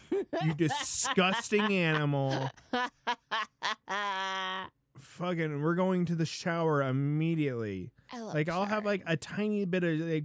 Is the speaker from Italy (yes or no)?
no; Philippines; I'm Filipino.